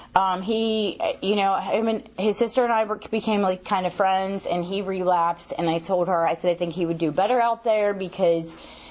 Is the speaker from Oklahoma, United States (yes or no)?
no; Pittsburgh, Pennsylvania, United States; And, like, I'm from Pittsburgh, and the area is freaking huge.